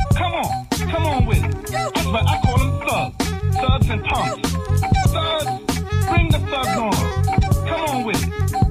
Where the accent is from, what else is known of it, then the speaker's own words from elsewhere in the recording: Bronx, New York, United States; I grew up in the 60s. I came from age in the 60s. You can't pull no political jive on me. I'm original thug from the South Bronx.